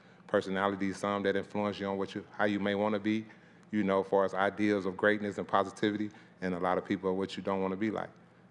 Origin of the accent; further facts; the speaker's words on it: Arkansas, United States; As far as me, I'm from Arkansas. My dad got killed when I was 2.